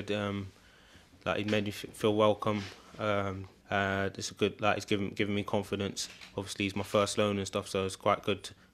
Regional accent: Croydon, London, United Kingdom; I'm from London. I'm from Croydon, South Norwood.

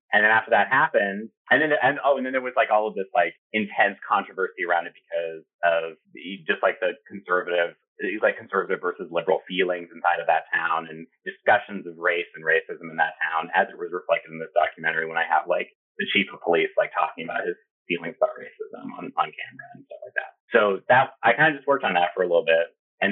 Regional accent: Kent, Washington, United States; Typically, I have worked with a theater company that's outside of Seattle in my hometown of Kent.

